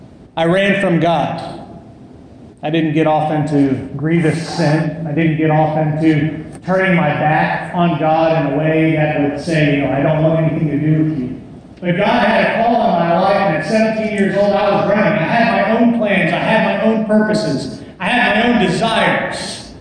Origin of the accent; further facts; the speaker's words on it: Texas, United States; You have to forgive me, I might speak a little bit slower. I'm from Texas.